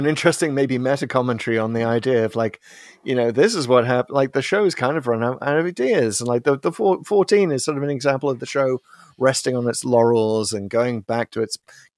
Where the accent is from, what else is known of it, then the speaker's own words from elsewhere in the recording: United Kingdom; now in United States; it was so weird coming to America as a Brit